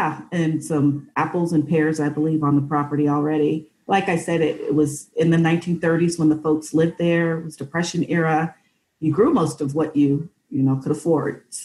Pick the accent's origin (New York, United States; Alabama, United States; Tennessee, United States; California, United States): California, United States; Marin City; also born or lived in Rohnert Park, California; I grew up in Northern California, originally from Marin City, California. My family moved into Rohnert Park in the 1970s.